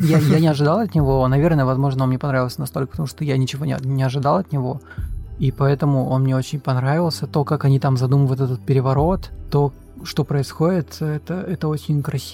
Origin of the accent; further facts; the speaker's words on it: Saint Petersburg, Russia; я просто человек из Петербурга